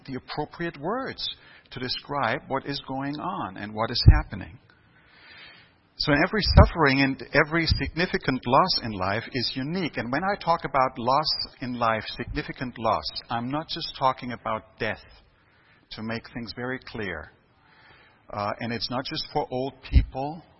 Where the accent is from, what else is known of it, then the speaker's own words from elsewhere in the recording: Germany; English is a second language; I've been born and raised in Germany, I told you, and I've been blessed by a very, very happy childhood.